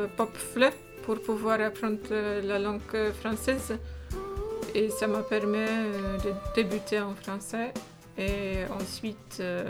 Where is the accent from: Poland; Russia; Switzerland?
Poland; now in France; Je suis en France, mais je suis une polonaise.